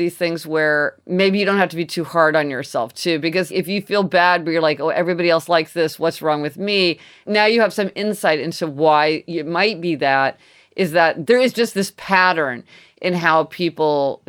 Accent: Kansas City, United States; We didn't eat sushi growing up in Kansas City

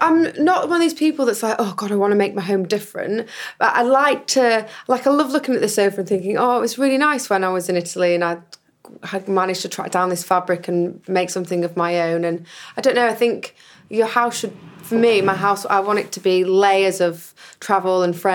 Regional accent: Huddersfield, Yorkshire and the Humber, United Kingdom; I am from Huddersfield

